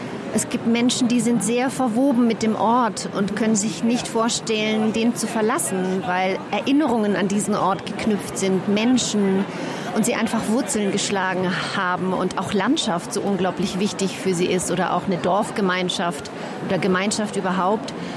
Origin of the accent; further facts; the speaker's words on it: Banat, Romania; also born or lived in Sibiu; Bin in Hermannstadt geboren in Siebenbürgen, bin aber im Banat aufgewachsen. Denn mein Vater hatte dort eine Stelle als Pfarrer